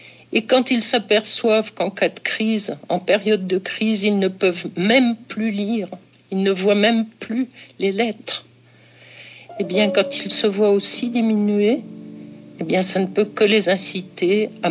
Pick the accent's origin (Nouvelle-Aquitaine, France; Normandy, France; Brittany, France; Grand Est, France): Grand Est, France; born there; Je suis née en Champagne, dans une famille bourgeoise de petits industriels, et je suis l'aînée de 5 enfants qui sont nés entre 1939 et 1954.